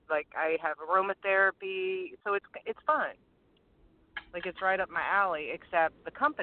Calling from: Louisiana, United States; Louisiana.

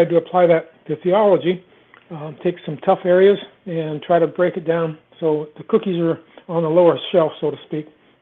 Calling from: Washougal, Washington, United States; Well, I'm calling from Washougal, Washington. Washougal actually means rushing water. It's near Portland, Oregon. And It's a small town, very enjoyable, at the mouth of the Columbia River Gorge.

